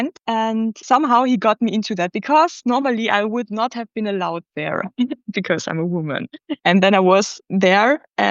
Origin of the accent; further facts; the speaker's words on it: Carinthia, Austria; I come from Carinthia, where I lived in the countryside, where everything is like conservative.